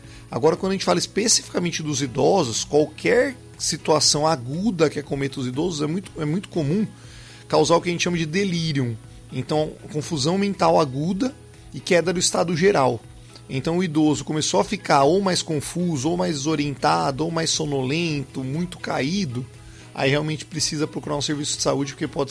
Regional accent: São Paulo, Brazil; now in Campo Grande, Brazil; eu sou de São Paulo, mas aqui em Campo Grande tem essa questão dessa variabilidade térmica

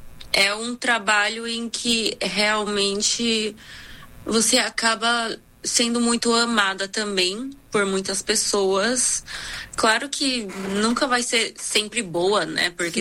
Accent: South Korea; Portuguese is a second language; E eu acredito que eu sou uma dessas raríssimas pessoas que existem aqui na Coreia. E também acaba que eu sou sendo coreana, né?

